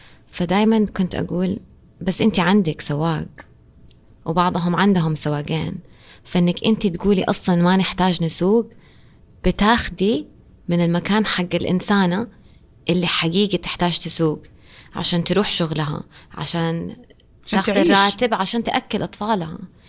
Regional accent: Saudi Arabia; أنه لما أنا كبنت سعودية أطلع وأقول طب عادي

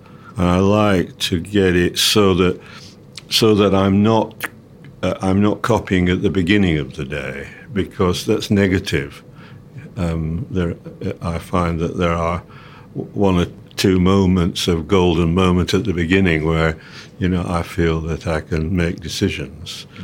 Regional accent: England, United Kingdom; I'm an English composer.

